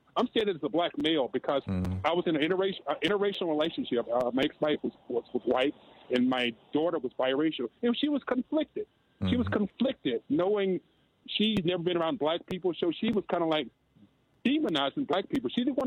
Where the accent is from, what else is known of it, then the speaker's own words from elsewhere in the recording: Alabama, United States; now in Albuquerque, United States; growing up, I grew up in Alabama. It's here in Albuquerque, New Mexico, we like 3% of the population.